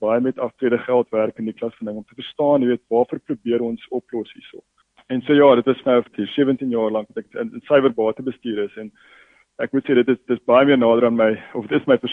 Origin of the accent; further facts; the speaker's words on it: Gauteng, South Africa; also born or lived in Springbok, Northern Cape / Western Cape; ek is in Springbok gebore van alle plekke in die Noord-Kaap en van daar af my pa nogals baie rond gehuis. Hy was 'n polisieman gewees. Ons het baie rond gereis terwyl ek in die laerskool was, 4 laerskole gewees in Gauteng meestal